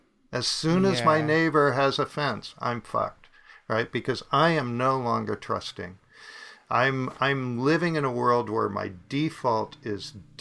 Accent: East Coast, United States; And because I'm from the East Coast, I went and bought a generator. That's what you in the East Coast, you have blizzards and you have generators.

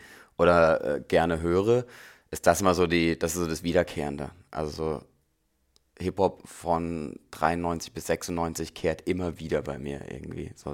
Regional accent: Germany; ich bin zwischen Heidelberg und Mannheim aufgewachsen

